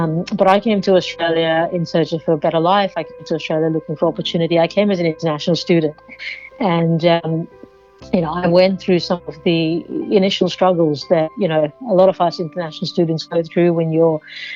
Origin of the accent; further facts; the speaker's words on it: Kolkata, West Bengal, India; So I was born in Calcutta in India, which is quite a busy, bustling city. I grew up in Calcutta